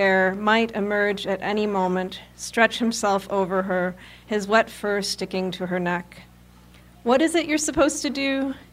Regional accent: Detroit, Michigan, United States; I'm from Detroit, and I spend a lot of time in northern Michigan also, so these are a couple country poems.

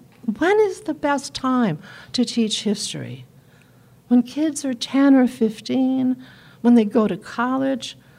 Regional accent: Los Angeles, California, United States; So this is a more personal one. I grew up in Los Angeles.

